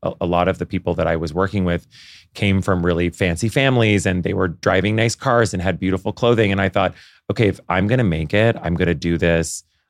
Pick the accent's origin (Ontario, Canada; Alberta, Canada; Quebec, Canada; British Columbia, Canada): Ontario, Canada; Ottawa; I grew up in Ottawa, Canada.